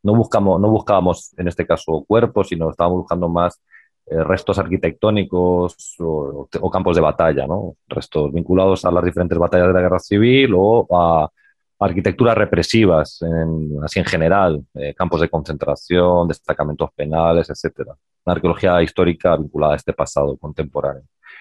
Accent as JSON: {"language": "Spanish", "town": "Madrid", "region": "Community of Madrid", "country": "Spain", "tie": "born or raised there", "also_born_or_lived": "Barcelona", "said": "los que somos de Madrid, que no somos de Madrid, somos de todos los lados. Porque yo nací en Barcelona, me crié en Madrid, de familia de Toledo y de Asturias."}